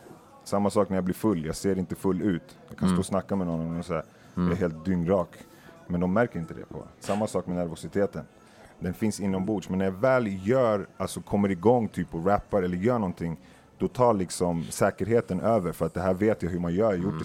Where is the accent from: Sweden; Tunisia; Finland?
Tunisia; jag är från Tunisien, så jag åkte dit och testade proffslivet i 6 månader.